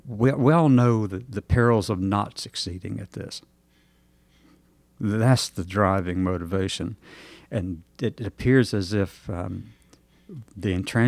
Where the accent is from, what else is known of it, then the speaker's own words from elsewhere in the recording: Alabama, United States; I'm from Alabama.